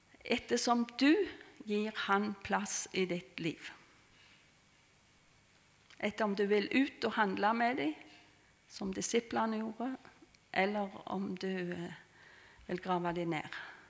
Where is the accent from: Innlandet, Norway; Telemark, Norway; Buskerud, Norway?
Innlandet, Norway; Helgøyna; Jeg vokste opp på Helgøyna.